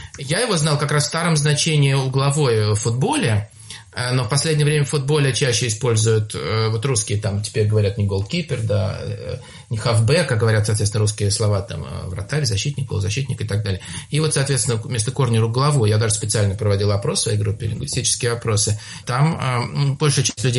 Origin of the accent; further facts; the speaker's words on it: Moscow, Russia; Да, да, я тоже москвич.